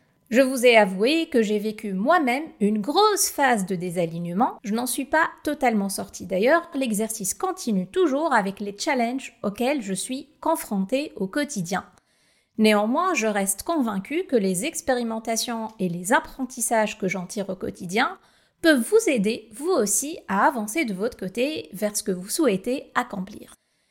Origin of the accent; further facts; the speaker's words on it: Tunis, Tunis Governorate, Tunisia; je suis née en 1987 à Tunis, en Tunisie. Je viens d'une famille de la classe moyenne et j'ai vécu dans un cadre plutôt moderne et aisé à Tunis, la capitale, où j'ai pu fréquenter de bonnes écoles et avoir une bonne éducation.